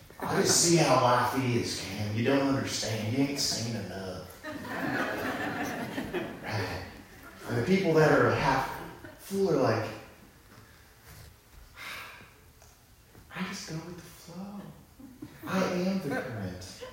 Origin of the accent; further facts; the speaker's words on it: Texas, United States; I'm bringing it from Texas this morning.